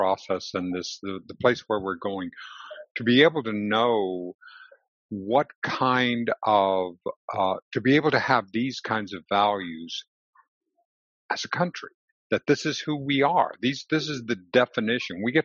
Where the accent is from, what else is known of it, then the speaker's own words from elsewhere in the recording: Mexico; now in United States; I'm an immigrant from Mexico, and I am so proud to be here and to be to be a citizen of this country.